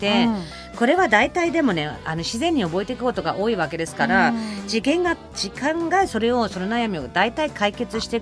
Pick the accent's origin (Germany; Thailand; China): Germany; Japanese is a second language; まあドイツ人ですから、あえてオンとオフ超はっきりしますからね。